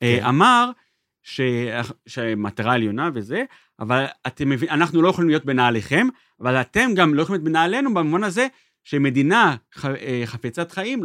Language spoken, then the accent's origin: Hebrew; Haifa, Haifa District, Israel; כחיפאים זוכים את...